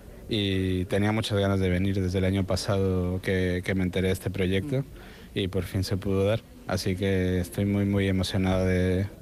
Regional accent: Mexico; born there; Nací en México, pero mi madre es de República Dominicana, entonces tengo las dos nacionalidades.

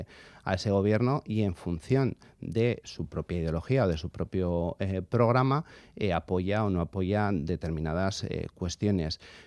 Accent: Basque Country, Spain; nosotros como socialistas vascos

